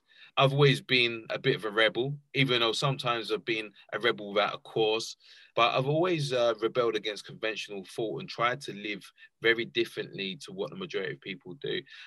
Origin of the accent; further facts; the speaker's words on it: London, United Kingdom; I grew up in East London, underprivileged area, lived on a council estate with just me and my mum.